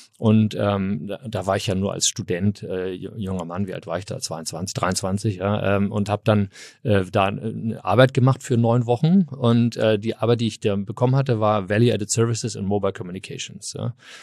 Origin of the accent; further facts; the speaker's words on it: Hamburg, Germany; Nein, ich komme aus Hamburg, ich bin Eppendorf, Eppendorf groß geworden.